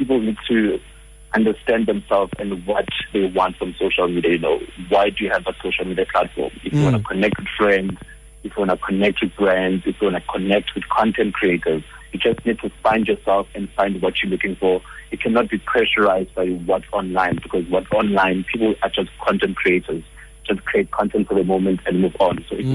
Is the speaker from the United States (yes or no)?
no; Johannesburg, Gauteng, South Africa; was born and bred in Joburg. I'm a Joburg boy in a township called Davidson in the east of Joburg, and I'm 24.